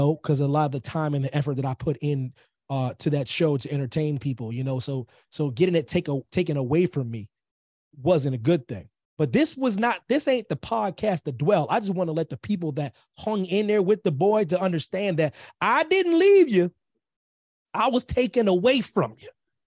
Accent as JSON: {"language": "English", "region": "Pennsylvania", "country": "United States", "said": "Pennsylvania is my home state, military kid and whatnot, but Pennsylvania is my home for various reasons, family ties, the most time I've spent in a single pace without moving around with the military fam was in Pennsylvania."}